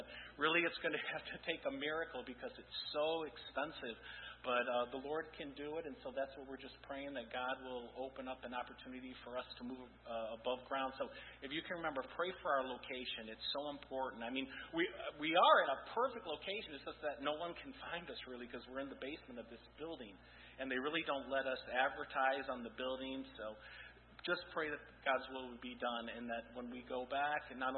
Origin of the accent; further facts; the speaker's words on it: Ann Arbor, Michigan, United States; now in New York City, United States; a lot of people think I'm from New York, or they might think I'm even Jewish, but neither. I grew up in a Catholic family in Ann Arbor, Michigan, and after I graduated college, I figured if I was going to make it in art, I needed to move to New York City.